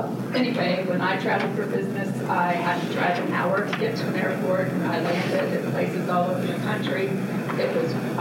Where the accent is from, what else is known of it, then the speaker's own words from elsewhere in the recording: Iowa, United States; I was born in Mahaska County, graduated from Pelham Community Schools